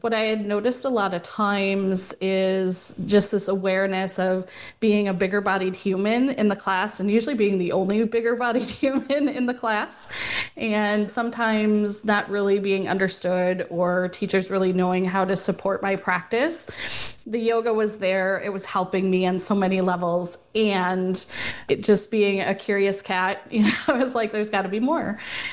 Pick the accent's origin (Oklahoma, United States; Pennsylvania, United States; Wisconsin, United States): Wisconsin, United States; Sheboygan; I was living in my hometown at the time, Sheboygan, Wisconsin